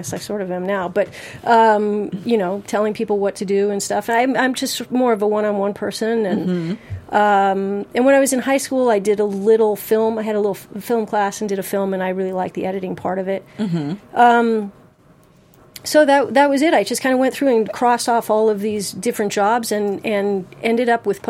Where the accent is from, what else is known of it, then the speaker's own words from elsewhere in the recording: Los Angeles, California, United States; Well, I grew up in Los Angeles.